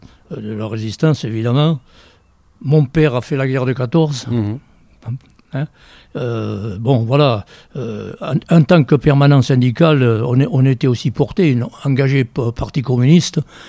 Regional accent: Saint-Paul-lès-Dax, Nouvelle-Aquitaine, France; born there; moi, je suis né à Saint-Paul. Ça fait maintenant 85 ans.

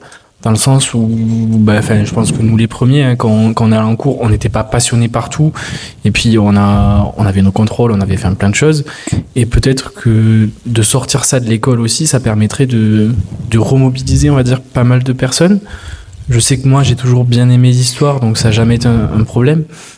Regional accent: Occitanie, France; Moi, je viens de la région de Toulouse

